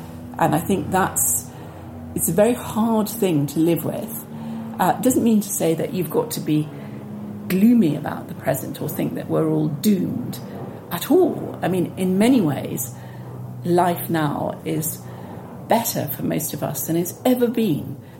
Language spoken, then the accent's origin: English; Italy; I grew up in Italy, yes.